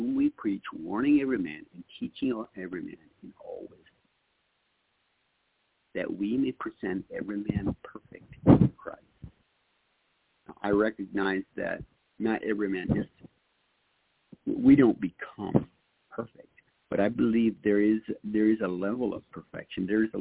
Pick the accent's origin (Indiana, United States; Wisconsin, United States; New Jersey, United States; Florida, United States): Wisconsin, United States; I introduced myself yesterday. We're from Wisconsin.